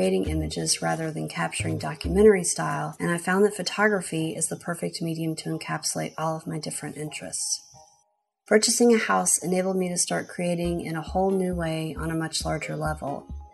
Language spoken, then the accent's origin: English; Atlanta, Georgia, United States; I was born and raised in Atlanta. Most of my immediate family is still here. I love this town, and I really never saw any reason to leave it.